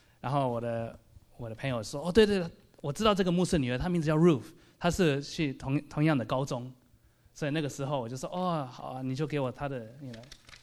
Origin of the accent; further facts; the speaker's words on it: Australia; born there; Chinese is a second language; 我的中文不是很好，因为我在澳大利亚出生，然后从小没有好好的读中文，所以请多包容。